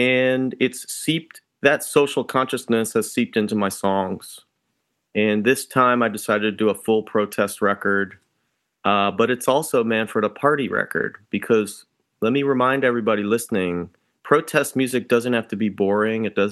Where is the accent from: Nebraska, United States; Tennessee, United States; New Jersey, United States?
New Jersey, United States; now in Philadelphia, United States; Well, I grew up in New Jersey, but I've lived in this neighbor, and my family, my parents, my grandparents are all go back many generations South Philly.